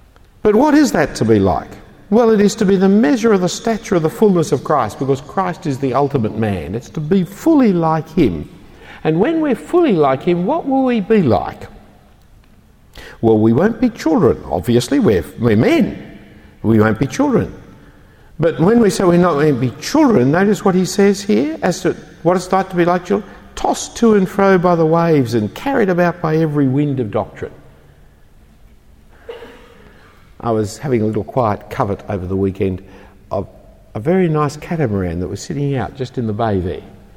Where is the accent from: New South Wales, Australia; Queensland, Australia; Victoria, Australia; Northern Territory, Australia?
New South Wales, Australia; Bellevue Hill; I grew up in Bellevue Hill.